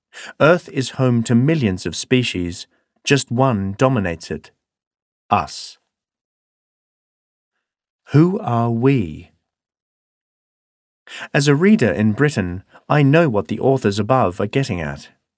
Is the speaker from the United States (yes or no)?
no; Madagascar; I grew up in Madagascar. It was one of the poorest countries in the world in the 1980s and 90s, and unfortunately, it still is.